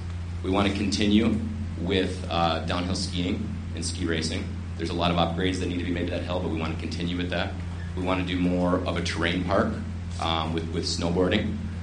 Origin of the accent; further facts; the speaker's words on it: Franklin, Wisconsin, United States; I born and raised in Franklin, grew up on the home on 92nd and Rawson with the baseball field.